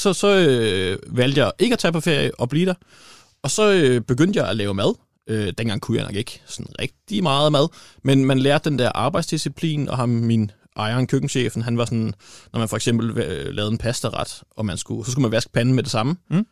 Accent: Gudhjem, Capital Region of Denmark, Denmark; vi har alle sammen arbejdet på den restaurant der, for der var ikke, altså, man skulle arbejde et andet sted som ung i Gudhjem.

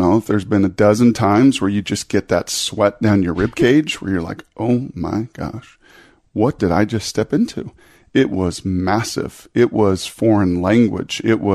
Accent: Puyallup, Washington, United States; To get from a smaller town environment when we grew up in Puyallup at that point and, you know, all blue collar and largely all white

